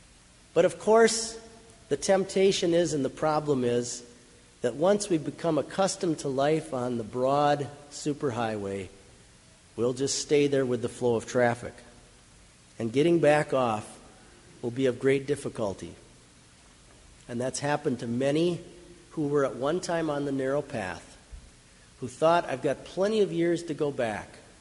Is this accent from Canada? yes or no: no; Mankato, Minnesota, United States; When I was a little boy, I grew up right here in Mankato